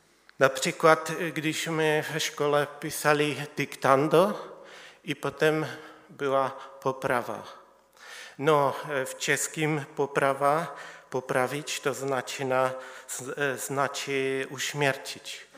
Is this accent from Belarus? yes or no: no; Czechia; Ale urodziłem się w Czechach i całe życie żyję w Czechach.